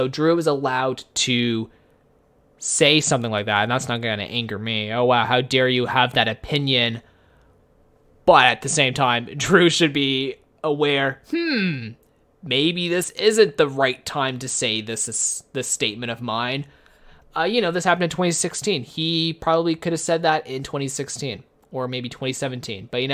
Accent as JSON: {"language": "English", "country": "Canada", "said": "clearly we're both Canadian, so flag probably doesn't mean as much to us. But like, both my parents are in the Canadian military."}